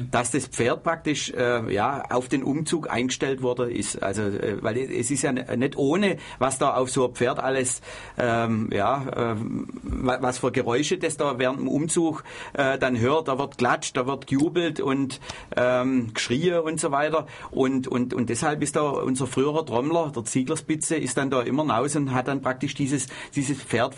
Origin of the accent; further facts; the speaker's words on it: Crailsheim, Baden-Württemberg, Germany; Also 1957 fand eines der ersten Landestreffen der Bürgerwehren Württemberg-Hohenzollern bei uns in Crailsheim statt.